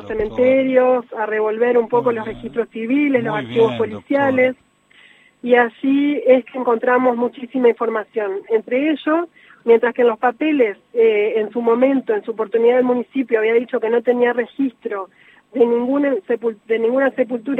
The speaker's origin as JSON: {"language": "Spanish", "region": "Entre Ríos", "country": "Argentina", "tie": "born or raised there", "said": "soy oriunda de Entre Ríos, volví a mi provincia luego de haber sido designada fiscal federal en el año 2018"}